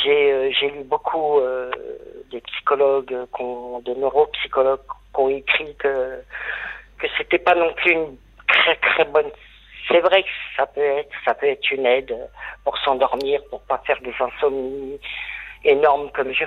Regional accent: Corsica, France; born there; Moi, je suis français, né en Corse, alors ça passe pas.

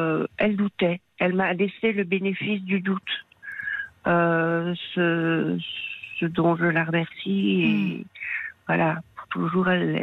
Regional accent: Belgium; now in France; Je suis belge d'origine.

